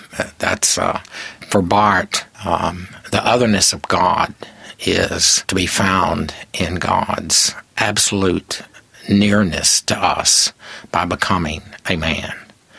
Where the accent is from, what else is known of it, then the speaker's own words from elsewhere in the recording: United States; Yes, I'm an American.